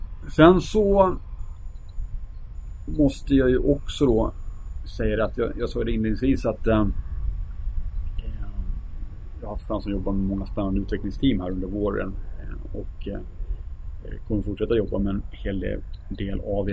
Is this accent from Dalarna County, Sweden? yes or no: yes; Dalarna County, Sweden; jag vet inte hur man blir mottagen som dalmas med knätofsar och fjol i högsta hugg ute i skärgården